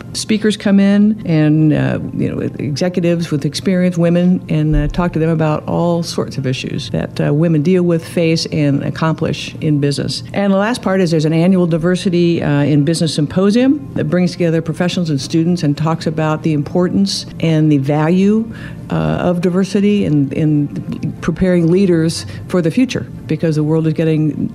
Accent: Indiana, United States; I grew up in Indiana. I went to DePauw

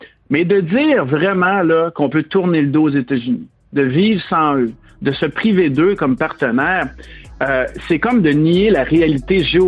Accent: Quebec, Canada; en tant que Québécois puis de Canadiens.

